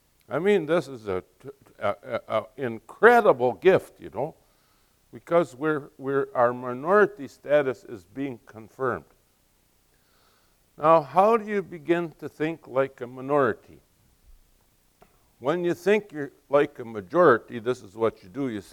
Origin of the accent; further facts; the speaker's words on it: Grenora, North Dakota, United States; if you go to my hometown, Granora, North Dakota, you'll recognize the sociology from Watts in my little village.